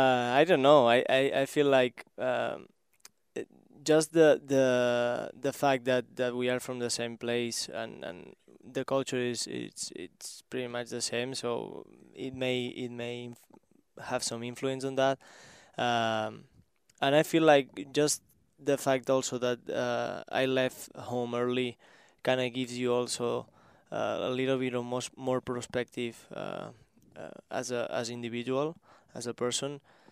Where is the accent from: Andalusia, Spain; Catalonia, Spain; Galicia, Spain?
Catalonia, Spain; English is a second language; now in Orlando, United States; Yeah, so where I live is like an hour from Barcelona, but also an hour from the Pyrenees